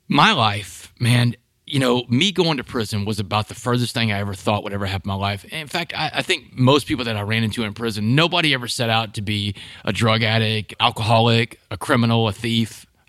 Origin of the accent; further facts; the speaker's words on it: Port Arthur, Texas, United States; I grew up in Port Arthur, Texas, down in Southeast Texas. And, you know, in Texas, we love high school football, man.